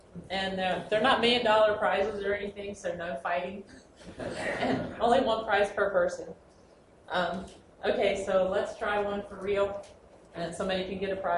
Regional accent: Cincinnati, Ohio, United States; I'm from Cincinnati, Ohio.

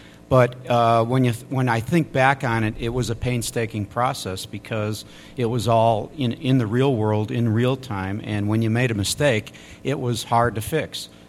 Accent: Chicago, Illinois, United States; moved away as an adult; it wasn't until I got into college where I moved away from the Chicago area in 1972

